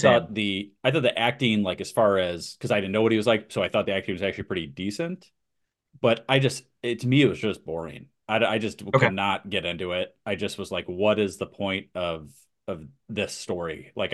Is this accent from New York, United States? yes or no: yes; New York, United States; And I grew up in New York and knew this guy forever.